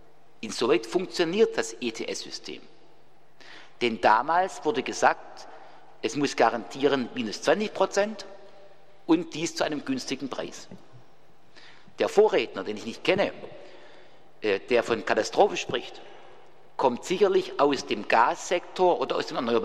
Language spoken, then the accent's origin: German; Germany; Ich nehme mein Heimatland, Deutschland, als ein Beispiel, ein wenig gutes Beispiel, ausdrücklich in diese Liste auf.